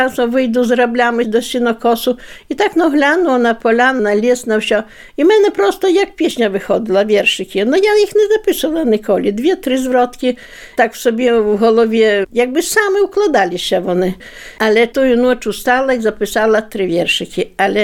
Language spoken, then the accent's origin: Ukrainian; Poland; мене там ніхто не розрушняв, що я з Польщі приїхала. Я говорила чисто на хороше на білоруській мові.